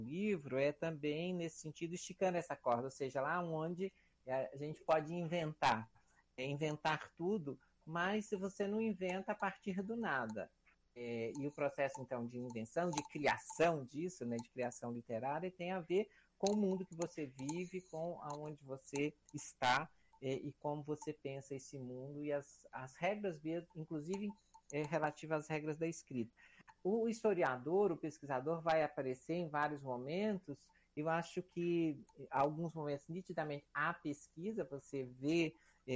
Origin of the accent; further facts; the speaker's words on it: Minas Gerais, Brazil; also born or lived in Belo Horizonte; seja o Brasil daqui do interior de Minas, onde eu fui criado inicialmente, seja a cidade grande, Belo Horizonte, em que me fiz pesquisador, professor